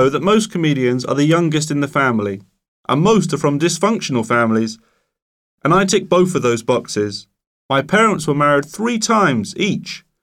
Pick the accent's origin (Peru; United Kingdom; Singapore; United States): United Kingdom; England; I'm quite a regional comedian, in as much as being English. I tend to work best in England.